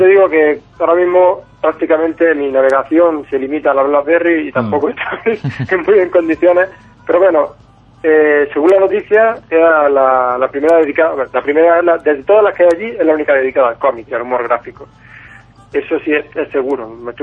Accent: Almería, Andalusia, Spain; aunque esta nos pilla bastante cerca a los que somos de Almería, relativamente, o sea, nos pilla más cerca que Orense, ¿no?

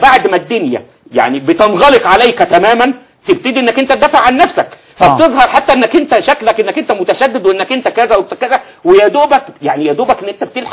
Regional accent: Egypt; أنا عايز أتكلم باعتباري مصري

